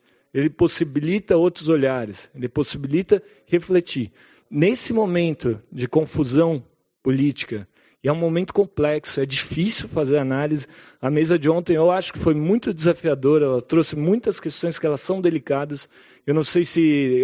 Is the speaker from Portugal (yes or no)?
no; Brazil; como brasileiro